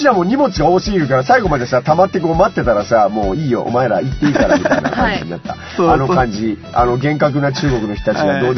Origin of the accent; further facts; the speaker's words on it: Tokyo, Japan; born there; そもそもね、俺東京生まれでさ、あの全然そういう都会だったから、トンドそもそもやらなかったのね。